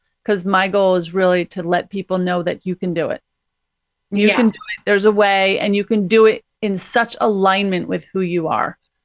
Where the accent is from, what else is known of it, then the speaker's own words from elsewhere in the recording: Northeast, United States; So, but you know, I'm from the Northeast, so for me, it's going to be warm and sunny.